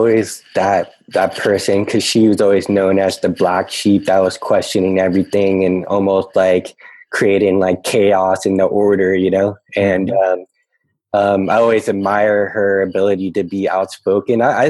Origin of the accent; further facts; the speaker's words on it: San Francisco, California, United States; So I was formulating all these different domains growing up in San Francisco.